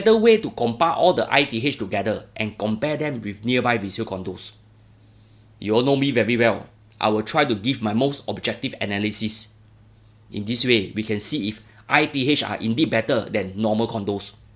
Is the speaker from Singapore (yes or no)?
yes; Bedok, East Region, Singapore; born there; This is after all my birthplace, by the way. I was born in Bedok, Block 423, Bedok North Avenue 1, in a humble 3-room flat. That is why I have a strong affiliation with this town.